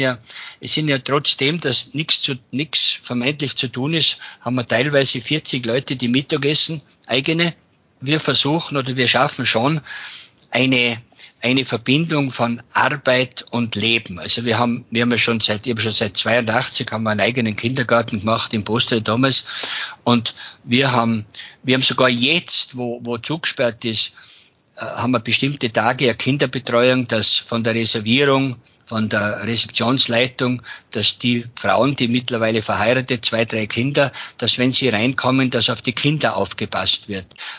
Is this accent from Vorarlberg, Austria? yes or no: no; Tyrol, Austria; in meiner Heimat Tirol